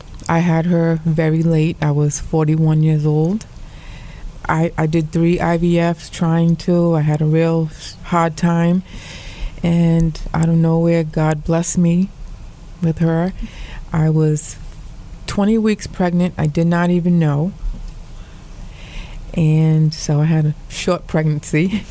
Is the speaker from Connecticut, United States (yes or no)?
yes; Hartford, Connecticut, United States; born there; Well, I was born in Hartford Projects. Born to my mom, a single mom.